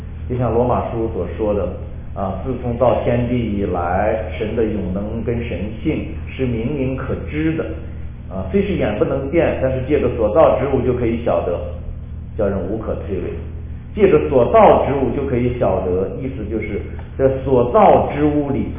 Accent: China; 我们中国人成了基督徒以后

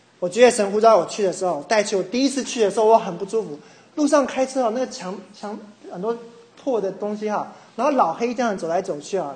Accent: China; 我是中国人，我不能这样子啊

